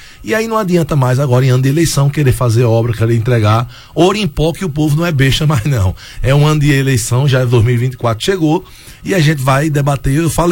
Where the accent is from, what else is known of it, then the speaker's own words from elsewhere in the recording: Caruaru, Pernambuco, Brazil; Eu nasci em Caruaru, meus filhos todos são caruaruenses, moram em Caruaru, né? Apesar de tudo que hoje a gente tem, eu nunca saí de Caruaru.